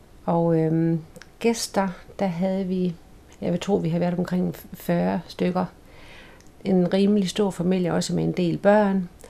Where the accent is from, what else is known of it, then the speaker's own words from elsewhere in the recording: Horsens, Central Denmark Region, Denmark; jeg er født i Gormsgade i Horsens i 1949, maj 1949. Jeg voksede op i Gormsgade, og der boede vi i de første 10 år af mit liv.